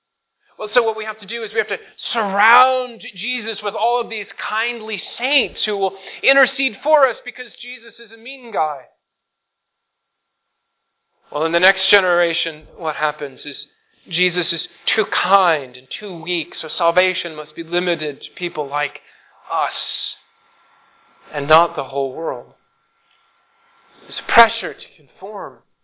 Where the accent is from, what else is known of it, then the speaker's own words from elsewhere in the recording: Midwest, United States; accent: Midwestern; But the rest of my Midwestern accent slowly is subsumed within this pressure of living in the East Coast.